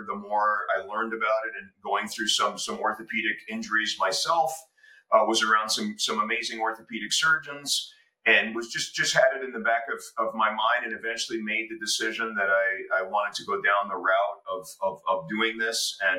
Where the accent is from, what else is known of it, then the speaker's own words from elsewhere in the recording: Bronx, New York, United States; I'm a huge New York Jets fan because I grew up in the Bronx.